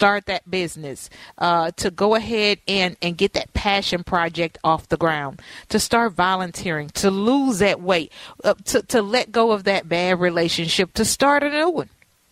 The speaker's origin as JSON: {"language": "English", "region": "Louisiana", "country": "United States"}